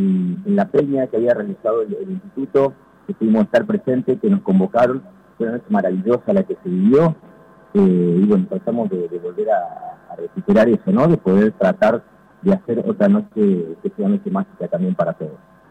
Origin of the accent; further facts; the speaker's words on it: Morteros, Córdoba, Argentina; nosotros somos de Morteros